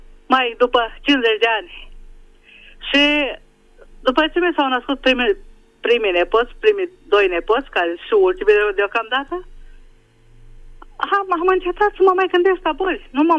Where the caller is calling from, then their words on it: Budapest, Hungary; vă sunt din Budapesta.